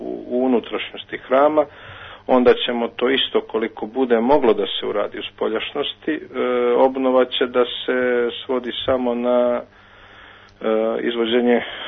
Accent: Luštica, Herceg Novi Municipality, Montenegro; also born or lived in Kotor; To je hram uz koga sam ja odrastao, jer sam rođen na Luštici i odrastao, pardon, rođen u Kotoru, ali odrastao na Luštici. I hram Svete Petke je grobljanska crkva u mom selu

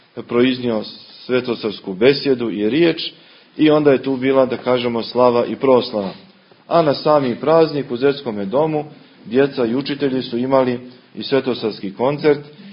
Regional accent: Danilovgrad, Montenegro; odrastao sam u Danilovgradu

